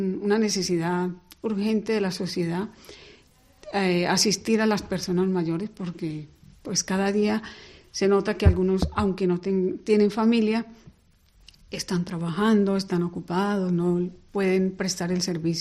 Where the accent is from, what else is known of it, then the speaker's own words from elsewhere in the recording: Colombia; Yo soy nativa de Colombia.